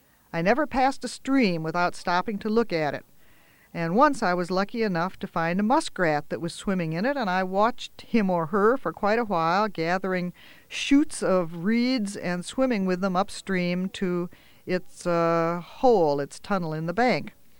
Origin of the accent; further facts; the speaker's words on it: Turtle Township, Wisconsin, United States; So here I was in the house I grew up in Turtle Township in Rock County, Wisconsin, in an area that I knew as well as, well as the inside of my own mouth.